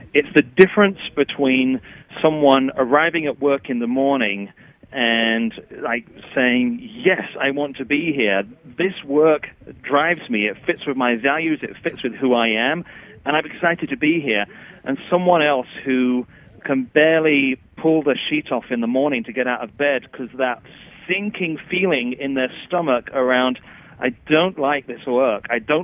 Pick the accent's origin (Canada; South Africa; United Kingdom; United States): United Kingdom; England; accent: English; you might hear from my accent, I'm English, and actually I'm in England as we're recording this today.